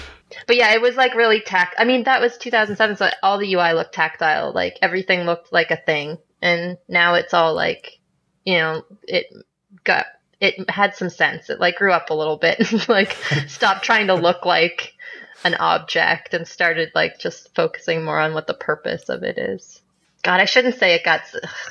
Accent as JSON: {"language": "English", "region": "Nova Scotia", "country": "Canada", "said": "I'm from Nova Scotia, Canada, where you get pretty awful winters, and then it's like generally pretty yucky except for a late spring and summer."}